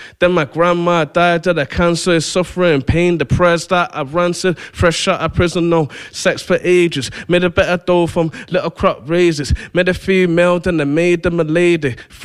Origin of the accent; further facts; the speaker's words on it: Manchester, North West England, United Kingdom; Yeah, I'm from Manchester. I'm 28.